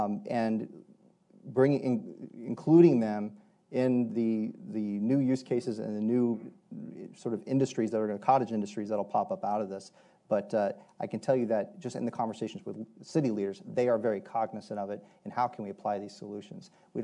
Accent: Dallas, Texas, United States; In Dallas alone, I'll go back to Dallas, it's my hometown, so I keep referring to Dallas.

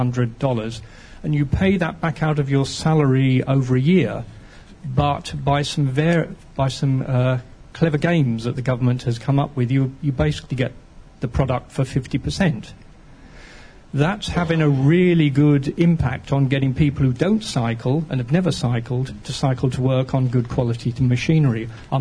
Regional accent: England, United Kingdom; and I'm from England

